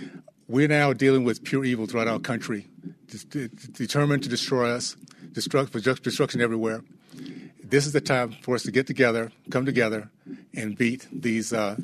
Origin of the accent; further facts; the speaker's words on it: Tallahassee, Florida, United States; I grew up in the Deep South, Tallahassee, Florida, days of segregation.